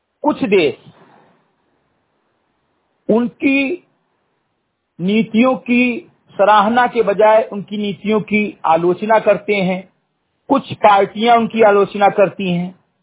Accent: Uttar Pradesh, India; ग्राम सभा समरी गडई विकासखंड बिरबुआ जनपद बहराइच का मूल निवासी हूं

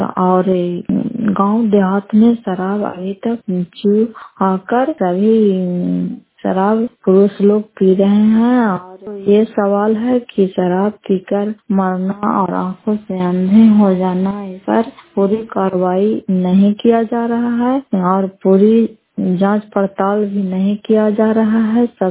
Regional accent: Bihar, India; घर फतेहपुर पंचायत मकरौता जिला नालंदा किराए प्रसाद के निवासी हूँ

